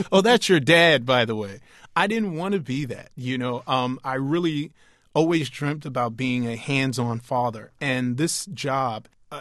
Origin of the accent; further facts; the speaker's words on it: New York City, New York, United States; You know, one of the wonderful things about growing up in New York City is you gain a whole lot of great common sense.